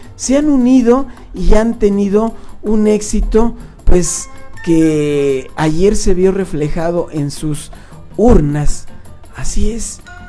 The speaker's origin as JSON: {"language": "Spanish", "country": "Mexico"}